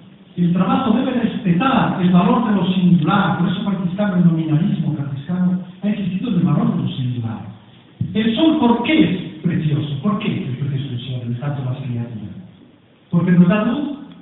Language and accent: Spanish; Spain; Yo recuerdo todavía, cuando era pequeño, que en mi país, España